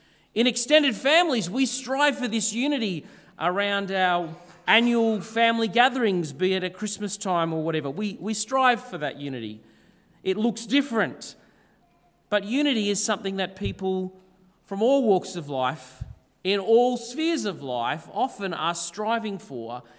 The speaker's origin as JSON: {"language": "English", "town": "Ulverston", "region": "North West England", "country": "United Kingdom", "said": "My wife Katie is still up north. We're from Ulverston, and so we came down."}